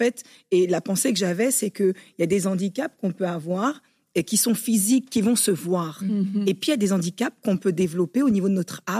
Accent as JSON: {"language": "French", "country": "France", "tie": "born or raised there", "said": "Mes parents étaient musulmans, donc on fêtait pas forcément Noël. Donc j'ai grandi en France."}